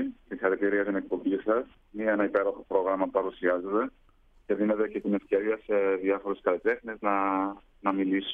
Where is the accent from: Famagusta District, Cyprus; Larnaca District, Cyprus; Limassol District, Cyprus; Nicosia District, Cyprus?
Nicosia District, Cyprus; Nicosia; Είμαι από Κύπρο, είμαι από τη Λευκωσία. Οι γονείς μου είναι από το κατεχόμενο δίκο μου. Εγώ γεννήθηκα μεγάλο στη Λευκωσία